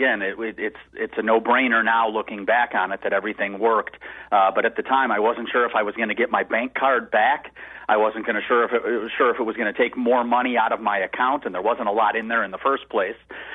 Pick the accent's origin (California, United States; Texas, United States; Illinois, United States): Illinois, United States; brought me to Bloomington with her, back to my home state. So came home